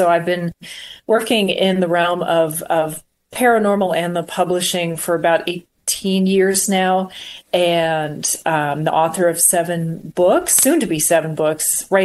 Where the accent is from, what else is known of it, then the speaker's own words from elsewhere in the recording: Maryland, United States; So I'm originally from Maryland, and so I have a lot of Maryland lore knowledge, but most of my research has been here. Most of my adult life has been here in the Midwest.